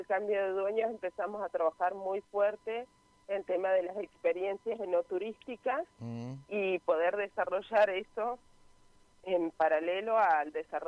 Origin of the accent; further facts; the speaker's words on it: Puerto Deseado, Santa Cruz, Argentina; born there; Yo soy nacida en Puerto Deseado, Santa Cruz, ajá. Vivía en Comodoro Rivadavia y me vine pensando que me iba a venir a vivir acá 6 meses.